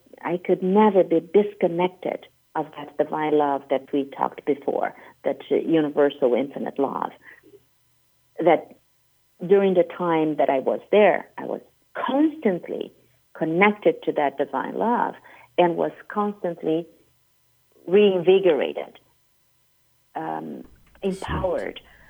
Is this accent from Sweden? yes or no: no; Brazil; now in Boston, United States; So I was in Brazil first. You know, I lived in I had been to the United States several times, but I moved from Brazil